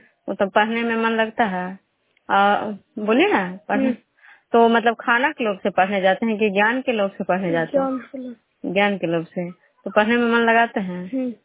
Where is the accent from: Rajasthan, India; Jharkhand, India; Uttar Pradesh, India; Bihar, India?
Bihar, India; Programme Khajura panchayat Nalanda जिला नगर नौसा प्रखंड के निवासी हूँ।